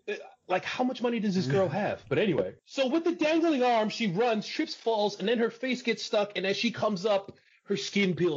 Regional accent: New York City, New York, United States; That's my thing from growing up in New York City.

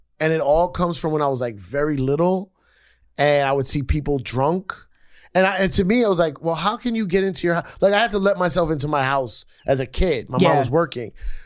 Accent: Bronx, New York, United States; So I grew up in the Bronx.

